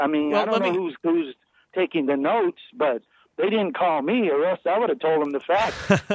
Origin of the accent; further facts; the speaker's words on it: California, United States; now in Braddock Hills, United States; Because I'm from California, and I like to ride a bike, but I got to leave the Braddock Hill area in order to find a safe road or a safe place.